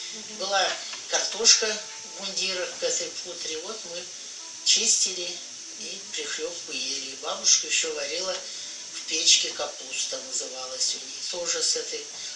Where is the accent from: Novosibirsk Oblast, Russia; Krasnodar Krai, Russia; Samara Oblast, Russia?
Novosibirsk Oblast, Russia; Chernyavka; born there; 2 марта 1937 года. Каргатский район, деревня Чернявка.